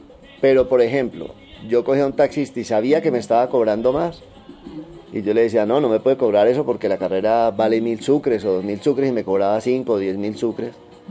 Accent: Medellín, Antioquia, Colombia; also born or lived in Cali; Bueno, a ver, yo nací en Cali, pero me crié en Medellín, por eso mis costumbres y mi cultura más es paisa que de Cali.

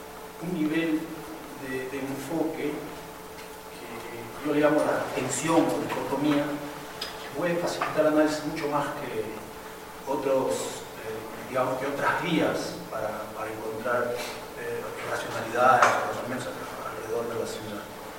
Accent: Peru; Soy peruano y justamente por eso quería hacer esta reflexión.

